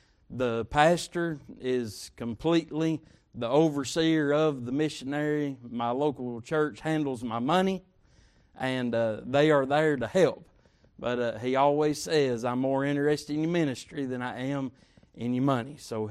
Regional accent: Jamestown, Tennessee, United States; the pastor. Introduced us, and I'm from Jamestown, Tennessee.

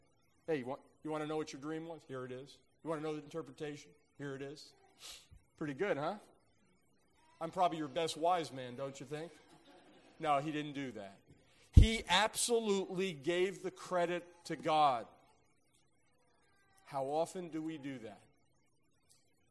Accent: New York, United States; I'm originally from New York, so I got to get a shot in to kind of for the New York Yankees at some point here.

